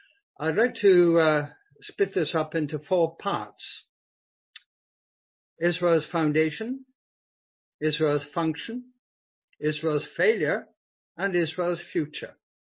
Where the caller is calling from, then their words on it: Bournemouth, South West England, United Kingdom; I'm speaking from Bournemouth